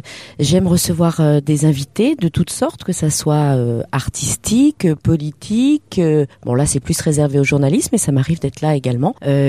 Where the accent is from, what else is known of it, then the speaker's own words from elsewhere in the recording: Poitiers, Nouvelle-Aquitaine, France; je suis née à Poitiers, je suis une vraie pictavienne, parce que les habitants de Poitiers s'appellent les pictaviens et les pictaviennes.